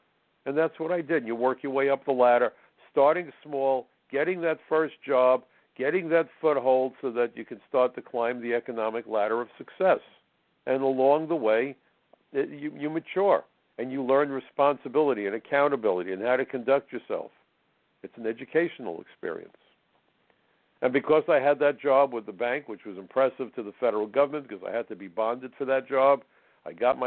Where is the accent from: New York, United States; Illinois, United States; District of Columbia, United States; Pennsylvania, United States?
New York, United States; Brooklyn; So I remember as a kid growing up in Brooklyn at the age of 14, I got a job working in a kosher delicatessen. Where else would you expect a Jewish kid from Brooklyn to work?